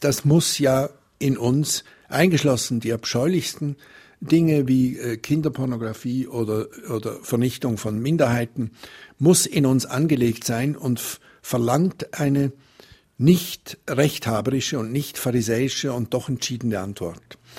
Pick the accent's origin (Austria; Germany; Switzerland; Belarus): Switzerland; Es war für mich als Schweizer Schriftsteller